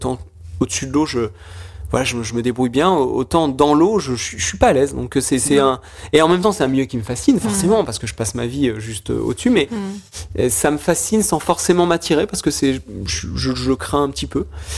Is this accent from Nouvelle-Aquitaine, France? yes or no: yes; Nouvelle-Aquitaine, France; même si je suis originaire des Charentes